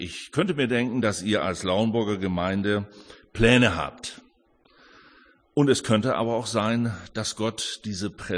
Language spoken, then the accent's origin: German; Hamburg, Germany; Ich komme aus Hamburg.